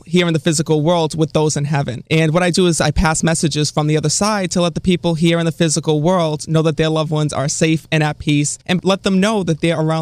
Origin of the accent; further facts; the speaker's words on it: Cranston, Rhode Island, United States; now in Boston, United States; I'm originally from Cranston, Rhode Island, but right now I'm in Boston, Massachusetts.